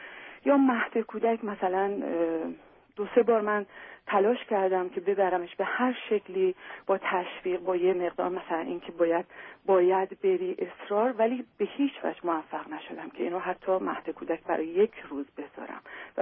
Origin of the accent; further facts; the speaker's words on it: Iran; now in United States; حدوداً همون 8 سال، 8 سال رو از ایران اومدیم